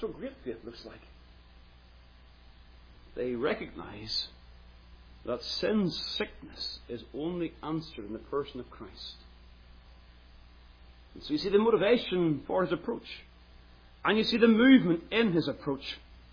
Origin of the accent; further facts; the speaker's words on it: Ballymena, Northern Ireland, United Kingdom; I remember there was a shop, a store in my hometown of Ballymena.